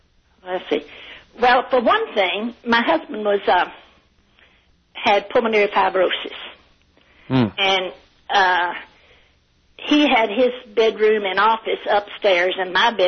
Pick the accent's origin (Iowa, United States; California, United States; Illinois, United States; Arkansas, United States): Arkansas, United States; Arkadelphia; Well, originally out from Arkadelphia, out in the country from Arkadelphia.